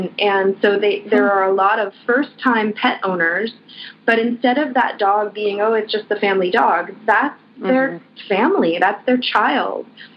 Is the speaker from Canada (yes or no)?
yes; Canada; now in Hong Kong; I am American. I grew up in Canada, so I've lived in Hong Kong just about longer than I've lived anywhere else at one good stretch of time. So I'm from a bit of everywhere.